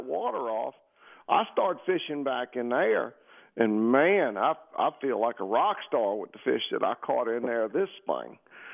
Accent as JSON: {"language": "English", "town": "Algiers", "region": "Louisiana", "country": "United States", "tie": "born or raised there", "lives_now": "Mississippi, United States", "said": "when I moved from Algiers over here to Mississippi, I grew up fishing down there in the parish, and it's pretty far piece now from here"}